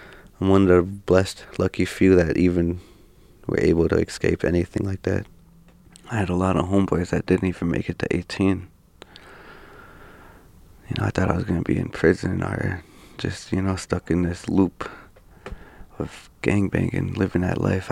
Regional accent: Fond du Lac, Minnesota, United States

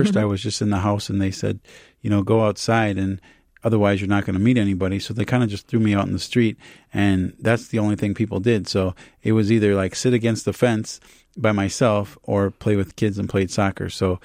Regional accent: Minnesota, United States; born there; also born or lived in Gambia; You know, I was born here, but my family at a very early age wanted to make sure that I understood

